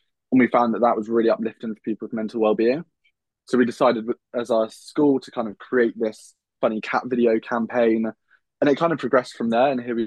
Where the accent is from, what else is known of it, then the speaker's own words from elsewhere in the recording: South West England, United Kingdom; I was like, I'm a kid from North Devon. Nobody's actually going to listen to me.